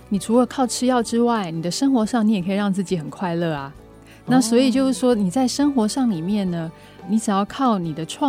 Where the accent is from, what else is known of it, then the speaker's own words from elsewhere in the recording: Taiwan; 所以其实我们台湾人得失智症的年龄算是蛮低的